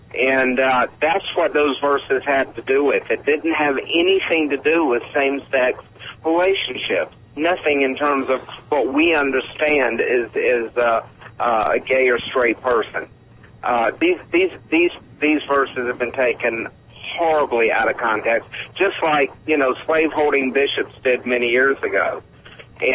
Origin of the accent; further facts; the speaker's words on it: Virginia, United States; Hey, Mike. … I'm from Virginia.